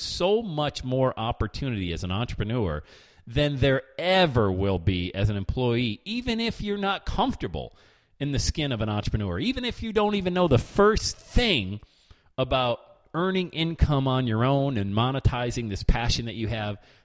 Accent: Bradford, Pennsylvania, United States; I grew up in Bradford, Pennsylvania, population 8,000 people.

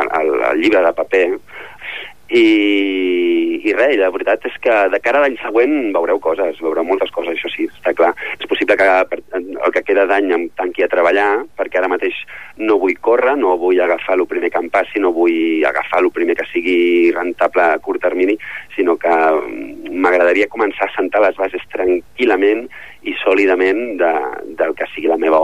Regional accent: Ripollet, Catalonia, Spain; del que sempre explico que sóc de Ripollet

